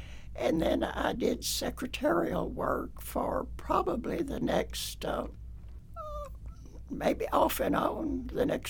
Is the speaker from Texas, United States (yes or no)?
yes; Greenville, Texas, United States; I grew up in Greenville, Texas, which is not far from here to the east. My father was a cotton farmer